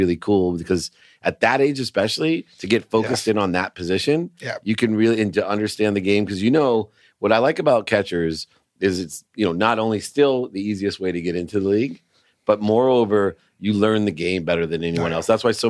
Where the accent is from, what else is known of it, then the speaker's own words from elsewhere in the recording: Akron, Ohio, United States; I'm a Buckeye, you're a Buckeye. I'm from Akron, you're from right outside Cleveland.